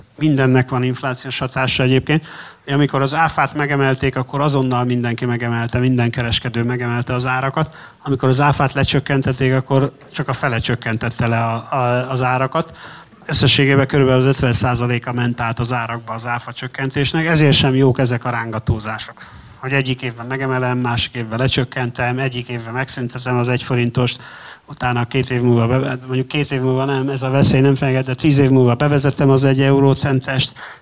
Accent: Debrecen, Hajdú-Bihar, Hungary; Lehet, hogy debreceni vagyok, és itt ilyen optimista hangulat volt, vagy itt jártam középiskolába

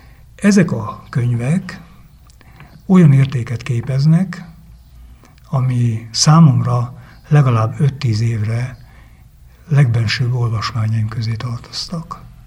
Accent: Sáránd, Hajdú-Bihar, Hungary; azzal kezdtem, hogy Európa közepéből Sáránról jövök

